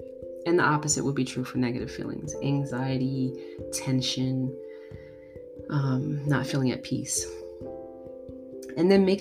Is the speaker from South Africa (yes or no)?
no; Brooklyn, New York, United States; When I was growing up in Brooklyn, I would do this.